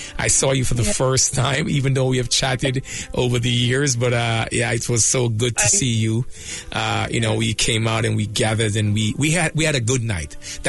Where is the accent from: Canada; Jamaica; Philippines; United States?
Jamaica; but as a Jamaican, many of us don't have a family history.